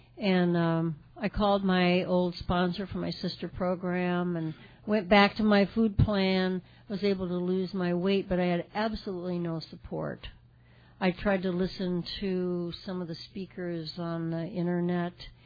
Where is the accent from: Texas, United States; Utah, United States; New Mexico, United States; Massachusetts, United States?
New Mexico, United States; Glenwood; I'm from Glenwood, New Mexico.